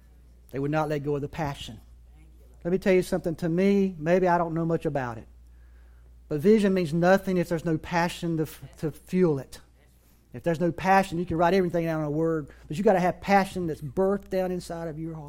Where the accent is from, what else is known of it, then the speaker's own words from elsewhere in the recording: Wilson, North Carolina, United States; that was what that was for me to get out of my hometown of Wilson and Greenville.